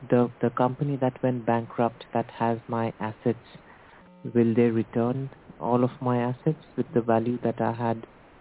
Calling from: United Kingdom; I'm calling from the United Kingdom.

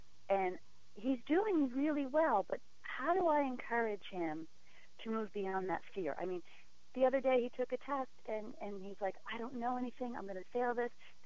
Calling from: Little Falls, New Jersey, United States; I'm calling from Little Falls, New Jersey.

